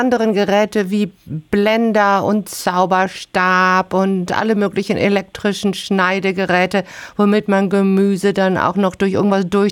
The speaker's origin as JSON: {"language": "German", "country": "Australia", "said": "Denn bei uns in Australien gibt es gar nicht so viele Märkte wie in Deutschland zum Beispiel."}